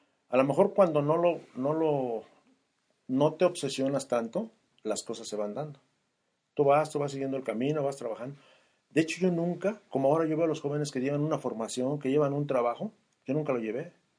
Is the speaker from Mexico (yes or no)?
yes; Mexico City, Mexico; Yo soy de la Ciudad de México.